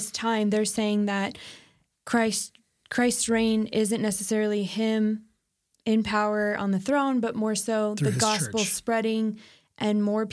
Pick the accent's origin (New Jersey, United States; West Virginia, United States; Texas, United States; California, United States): California, United States; We grew up in Southern California.